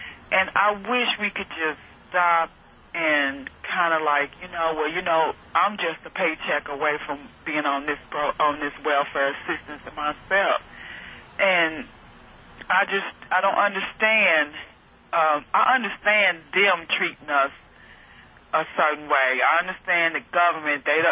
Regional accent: Mississippi, United States; I'm talking about I'm a Mississippian.

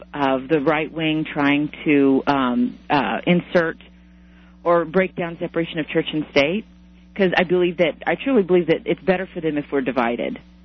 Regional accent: Bible Belt, United States; I grew up with these nut bars. I grew up in the Bible Belt, and I grew up hearing that all my life.

